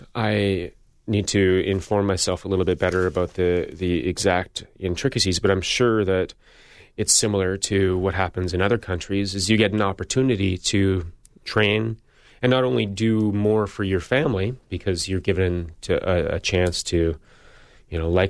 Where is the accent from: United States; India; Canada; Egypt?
Canada; Northern Canada; I'm from Canada, northern Canada